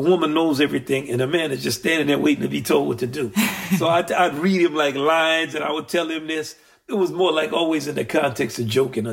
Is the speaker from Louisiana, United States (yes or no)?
yes; New Orleans, Louisiana, United States; I'm from New Orleans, which was a big place for trading slaves.